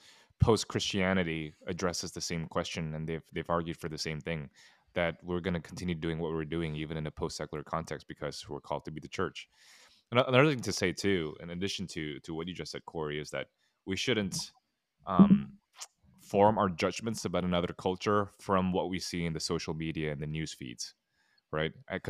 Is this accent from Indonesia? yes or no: yes; Indonesia; now in United States; when people hear that I'm from Indonesia, like, oh, are you persecuted there?